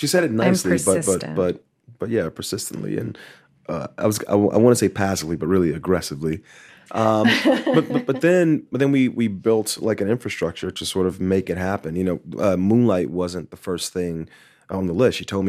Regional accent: Miami, Florida, United States; And so Terrell's from Miami. I'm from Miami.

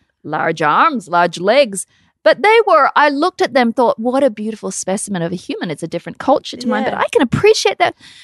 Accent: New Zealand; because we grew up in New Zealand, you know, with the Māoris

